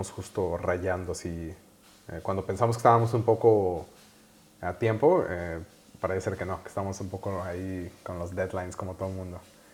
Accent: Morelia, Michoacán, Mexico; soy de Morelia, que es esta ciudad en el centro de México del oeste. Y es una ciudad pues muy característica, es una ciudad muy colonial

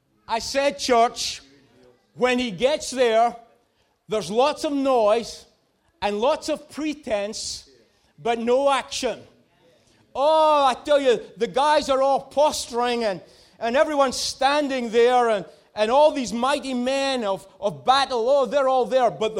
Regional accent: Peterhead, Scotland, United Kingdom; Yes, we're from Peterhead.

